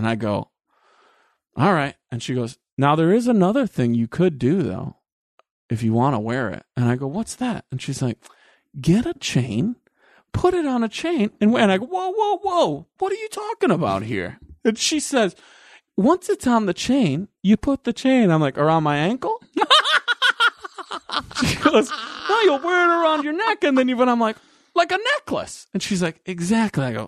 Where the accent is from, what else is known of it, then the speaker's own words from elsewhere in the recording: Rochelle, Illinois, United States; I go, look, I'm from Rochelle, Illinois. I don't think titanium has ever made it to Rochelle.